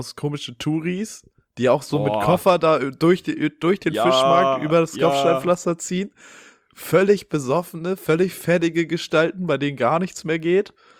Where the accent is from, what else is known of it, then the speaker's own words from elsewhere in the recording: Hamburg, Germany; Ja, nee, geboren und aufgewachsen in Hamburg.